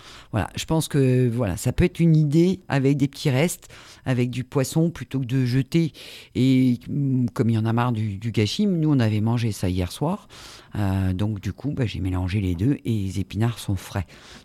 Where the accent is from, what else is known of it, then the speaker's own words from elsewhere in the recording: Hauts-de-France, France; Je ne suis pas réunionnaise, faut pas l'oublier, je suis du Nord.